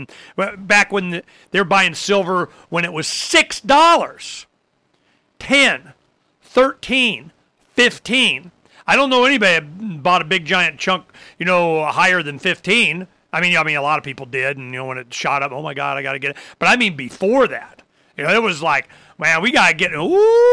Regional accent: Florida, United States; Heck, I grew up on that in Florida as a kid, rice and beans, you know, black-eyed peas and rice, man.

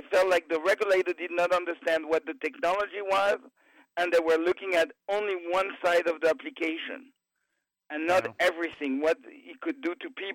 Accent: New York City, New York, United States; unfortunately, I'm a New Yorker. I've been living here all my life, so I was the one that couldn't go back home somewhere.

